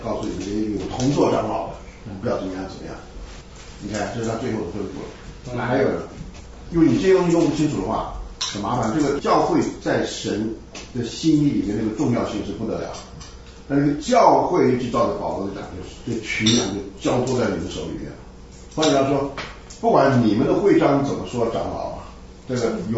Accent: Taiwan; 这个我们从台湾来的这些人就是胆子大

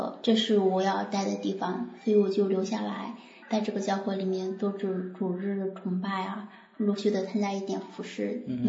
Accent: Shandong, China; moved away as an adult; 我是大陆过来的，我是山东人。我来这边是读教育学的博士。 来这边一年多了。

